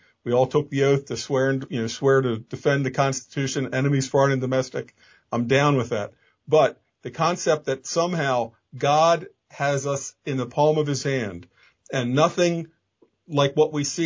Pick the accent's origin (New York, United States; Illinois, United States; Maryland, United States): Maryland, United States; Baltimore; Yeah, I was born in Baltimore in 1957. Went to high school in Baltimore.